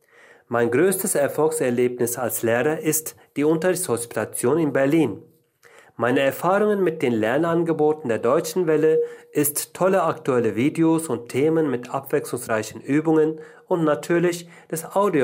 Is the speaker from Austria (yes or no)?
no; Izmir, İzmir, Turkey; German is a second language; Ich komme aus der Türkei, aus Izmir. Ich bin im Jahr 1973 geboren.